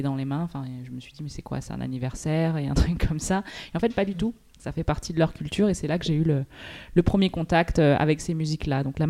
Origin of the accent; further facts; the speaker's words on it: Briançon, Provence-Alpes-Côte d'Azur, France; moved away as an adult; now in Marseille, France; Donc j'ai grandi dans les Hautes-Alpes, et après une fois le bac en poche, comme beaucoup de jeunes aux Alpins, j'ai quitté le nid des montagnes pour aller étudier ailleurs